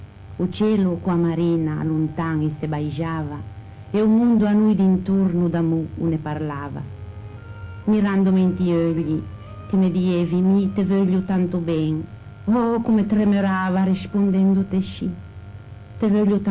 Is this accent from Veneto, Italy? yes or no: no; Ventimiglia, Liguria, Italy; mi piace la tradizione di questo paese, vorrei che mai ci morisse tradizione o dialetto del mio paese, vorrei che tutti parlessimo ventemiglioso